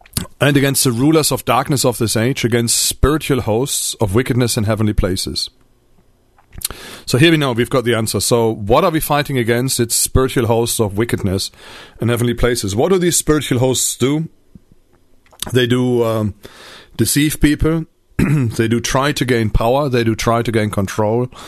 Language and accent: English; Paderborn, North Rhine-Westphalia, Germany; in Paderborn, my hometown, we had the British Army was stationed there.